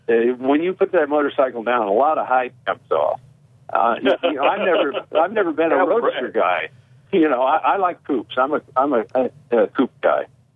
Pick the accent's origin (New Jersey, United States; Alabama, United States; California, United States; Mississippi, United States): California, United States; You know, being a Californian, and I grew up in the 50s, you had to have a hot rod to date the good-looking women.